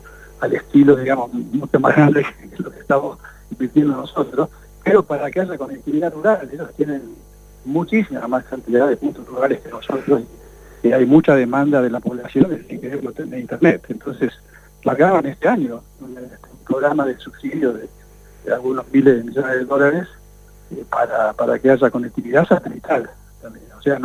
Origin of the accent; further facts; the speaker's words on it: Bahía Blanca, Buenos Aires Province, Argentina; born there; Bueno, un abrazo en particular de Bahía Blanca, que es donde yo nací